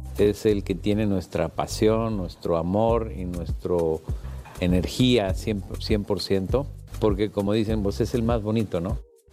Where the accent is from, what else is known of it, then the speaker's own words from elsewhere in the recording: Monterrey, Nuevo León, Mexico; Yo soy de Monterrey, vivo en Monterrey, 3 horas de aquí